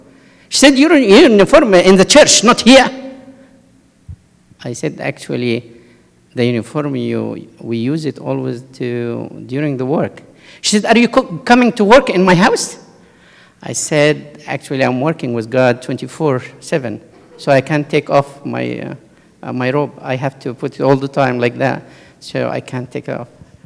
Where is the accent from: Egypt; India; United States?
Egypt; English is a second language; I came from Egypt. This is my uniform. I'm praying. I'm a priest. I'm a Coptic, and so on.